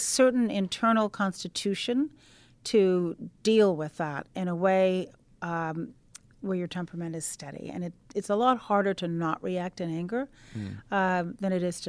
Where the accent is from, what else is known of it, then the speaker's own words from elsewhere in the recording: Naperville, Illinois, United States; Lauren Underwood from my hometown of, well, the Chicago area.